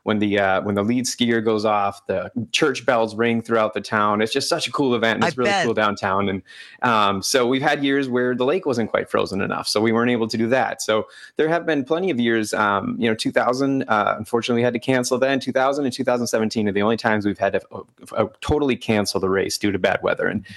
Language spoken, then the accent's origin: English; Green Bay, Wisconsin, United States